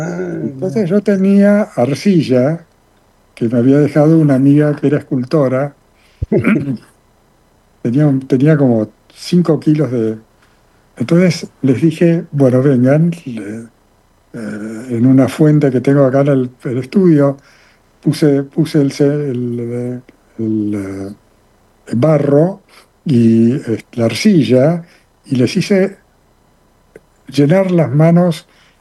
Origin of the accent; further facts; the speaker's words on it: Argentina; te digo, como argentino, es una pintura que yo la encuadro dentro de lo espacial